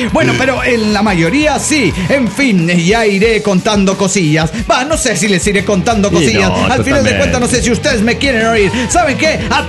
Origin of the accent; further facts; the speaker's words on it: Granollers, Catalonia, Spain; de Vigas, Barcelona.